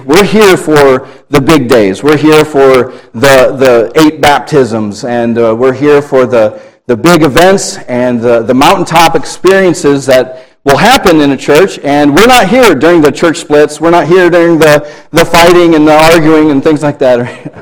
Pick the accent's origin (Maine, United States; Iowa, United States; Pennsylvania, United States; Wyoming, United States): Iowa, United States; Cedar Rapids; I'm from Cedar Rapids, just south of you